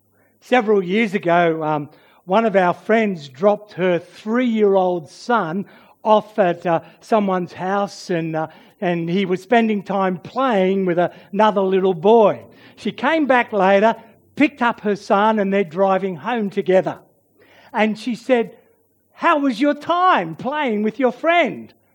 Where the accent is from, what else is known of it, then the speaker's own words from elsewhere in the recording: Sydney, New South Wales, Australia; I grew up in Sydney.